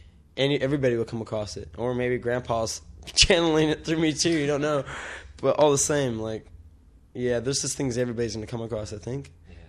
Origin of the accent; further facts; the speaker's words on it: California, United States; born there; moved away; I was born in California, and I came here in 86. I'm half Australian, half American, and my dad's Australian